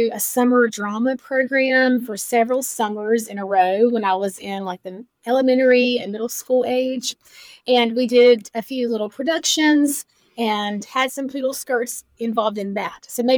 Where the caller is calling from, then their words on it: High Point, North Carolina, United States; I am in High Point, North Carolina.